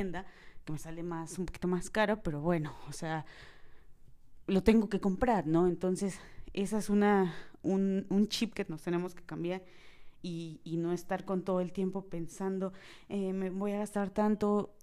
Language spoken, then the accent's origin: Spanish; Mexico; now in Dubai, United Arab Emirates; me pueden encontrar como mexicana en Dubái